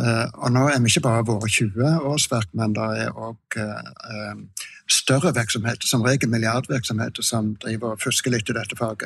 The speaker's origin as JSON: {"language": "Norwegian", "region": "Rogaland", "country": "Norway", "said": "Du vet, om jeg ikke sørlending, så jeg i alle fall jærbu"}